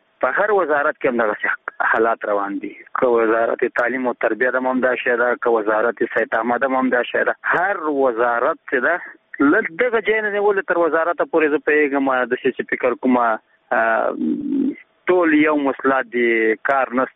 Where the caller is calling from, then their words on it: Nangarhar, Afghanistan; زه د ننګرهار ولایت دی ساره کې غلجی دی ولسوالۍ څخه دغه پیغام در پښتو باندې